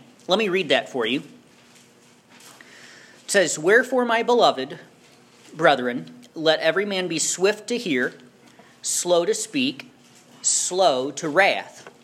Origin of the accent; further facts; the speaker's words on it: Iowa, United States; the privilege of growing up in Iowa, a small town of about 1,500 people, and most of my friends were farm kids.